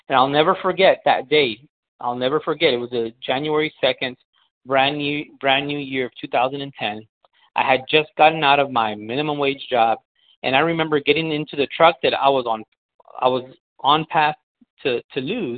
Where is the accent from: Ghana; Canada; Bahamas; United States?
United States; Edinburg, Texas; I'm from Edinburgh, Texas. Edinburgh is a town in south Texas. It's a border town of Mexico. We're super close to the border.